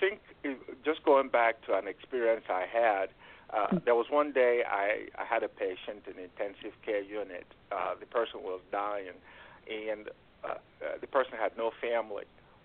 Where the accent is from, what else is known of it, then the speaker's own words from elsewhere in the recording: Onitsha, Anambra, Nigeria; now in United States; The Mississippi reminded me of my hometown, Onitsha, where you have the River Niger.